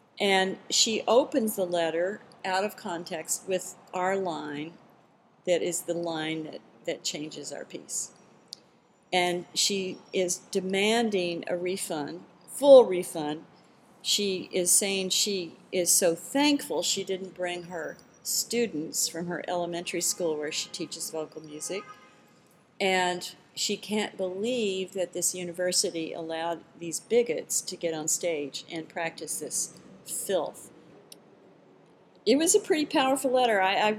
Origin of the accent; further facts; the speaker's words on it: the South, United States; I grew up in the South. That was a big deal. And as I thought about growing up in the 60s, race became part of that picture very quickly.